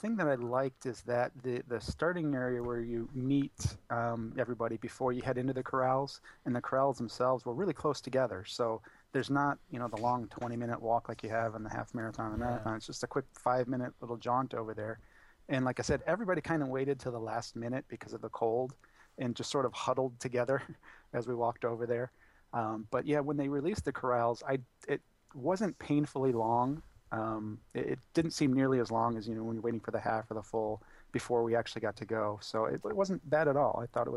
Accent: Michigan, United States; You know, I'm from Michigan, so I'm used to the cold, but this was cold.

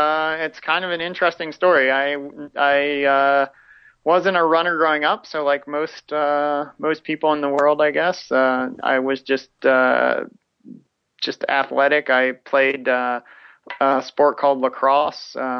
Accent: Washington, District of Columbia, United States; So then I ran the Marine Corps because I'm from Washington, D.C. area, and it's a local race.

